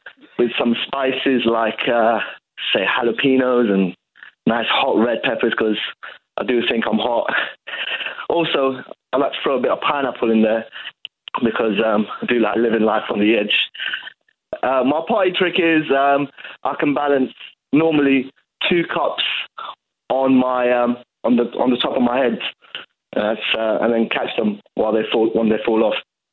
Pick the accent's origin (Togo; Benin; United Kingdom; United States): United Kingdom; London; I'm 26 and I'm from West London.